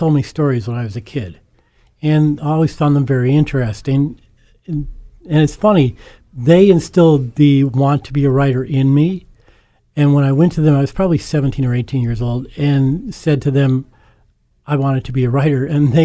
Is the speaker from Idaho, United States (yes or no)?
no; Scranton, Pennsylvania, United States; Born and raised in Scranton, one of eight children. I was educated in the Scranton School District and went to the University of Scranton.